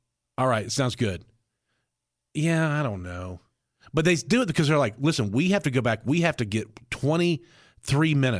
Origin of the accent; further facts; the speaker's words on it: Reno, Nevada, United States; I'm from Reno.